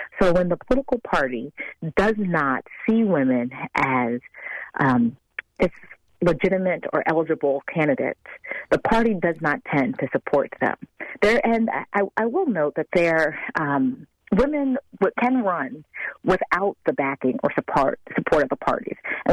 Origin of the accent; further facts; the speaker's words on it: New Jersey, United States; I'm originally from New Jersey, and Christy Todd Whitman was our governor.